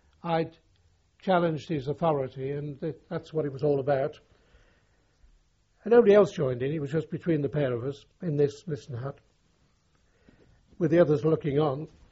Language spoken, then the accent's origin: English; Liverpool, North West England, United Kingdom; similar to the people from my hometown, Liverpool.